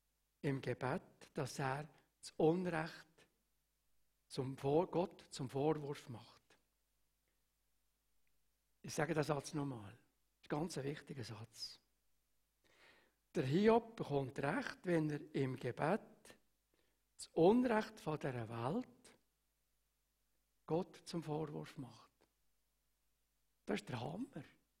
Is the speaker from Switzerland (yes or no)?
yes; Switzerland; born there; Ich kann ja nichts dafür, dass ich in der Schweiz geboren bin.